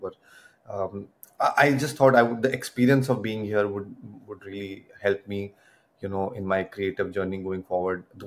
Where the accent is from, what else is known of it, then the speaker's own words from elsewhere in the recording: Delhi, India; English is a second language; for me growing up in Delhi, even though obviously Hindi cinema and Bollywood and all that is so huge for us, and we used to watch all those movies